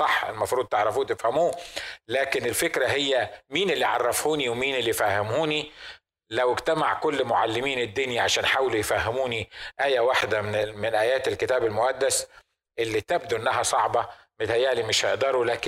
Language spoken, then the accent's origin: Arabic; Upper Egypt, Egypt; احنا عندنا في الصعيد لما بيجوزوا واحده من البنات يعملوا زفه كبيره